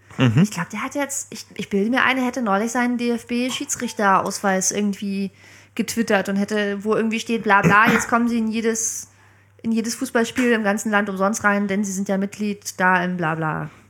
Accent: Bremen, Germany; also born or lived in Dresden; now in Berlin, Germany; Ich bin in Dresden geboren, 86, aber ich bin zum großen Teil in Bremen aufgewachsen. 13 Jahre bin ich da zur Schule gegangen und dann bin ich vor 8 Jahren nach Berlin gezogen zum Studium.

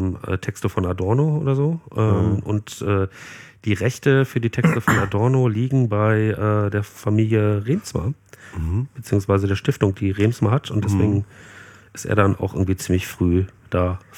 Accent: Bielefeld, North Rhine-Westphalia, Germany; Wir sind irgendwie in Westdeutschland einigermaßen rumgereist, aber so den größten Teil meiner Jugend habe ich in Bielefeld verbracht

